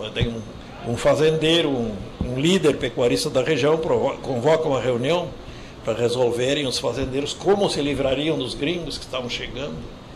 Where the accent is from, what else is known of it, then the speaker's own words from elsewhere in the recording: Rio Grande do Sul, Brazil; Na verdade, eu sou gaúcho, né? Nasci, me criei no campo, vivo até hoje por lá.